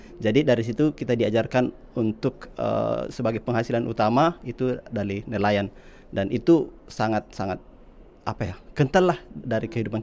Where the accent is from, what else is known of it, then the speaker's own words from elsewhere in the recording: Makassar, South Sulawesi, Indonesia; saya dari Makassar. Dan di mana saya sekarang berdomisili itu di lokasi atau di kabupaten yang diproduksi kapal tersebut.